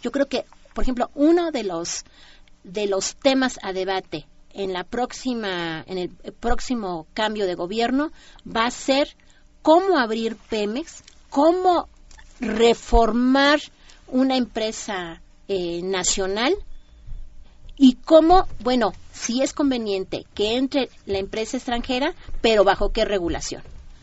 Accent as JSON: {"language": "Spanish", "country": "Mexico", "said": "primero somos nosotros, los mexicanos"}